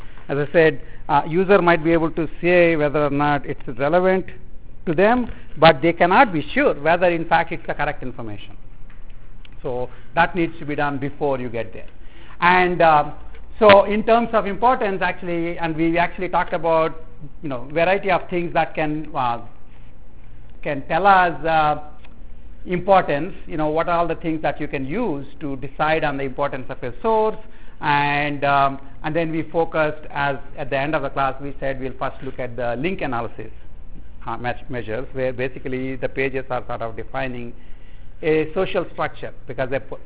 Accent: Arizona, United States; accent: Arizona; So I have to speak in my Arizona accent, so you just have to deal with it.

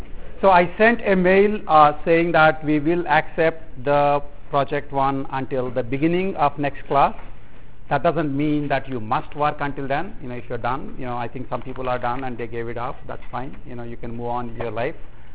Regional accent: Arizona, United States; accent: Arizona; So I have to speak in my Arizona accent, so you just have to deal with it.

